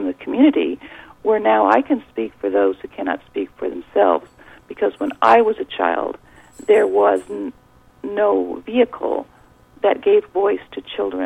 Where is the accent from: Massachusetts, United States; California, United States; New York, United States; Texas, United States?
California, United States; Los Angeles; I went from that kind of environment in South Central Los Angeles, and because I am from California, so it's nice to be speaking to California tonight, really brought up in a very poor neighborhood